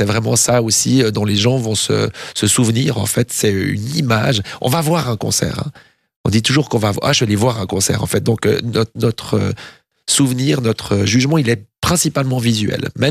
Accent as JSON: {"language": "French", "town": "Champagne", "region": "Vaud", "country": "Switzerland", "said": "C'est ce qui est écrit sur mon clavier parce que je viens de Champagne, donc voilà."}